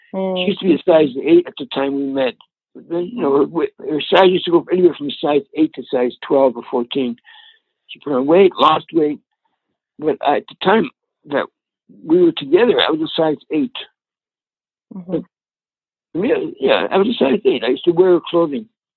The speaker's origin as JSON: {"language": "English", "town": "Toronto", "region": "Ontario", "country": "Canada", "tie": "born or raised there", "said": "growing up in Toronto because it's the 50s and 60s."}